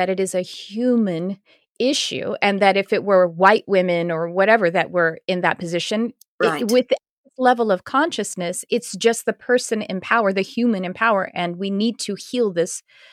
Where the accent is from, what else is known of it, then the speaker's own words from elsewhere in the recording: Fort Worth, Texas, United States; By the way, I'm from Fort Worth, so maybe I'll see you in Dallas.